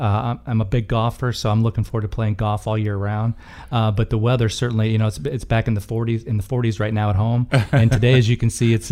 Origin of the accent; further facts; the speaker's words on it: Indiana, United States; now in Tallahassee, United States; I'm hail from Chicago area. Been born and raised in northern Indiana, and just moved down here about 6 weeks ago.